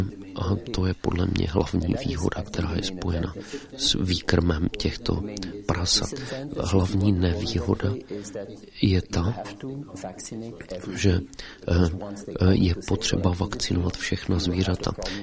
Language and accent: Czech; Belgium; Já jsem z Belgie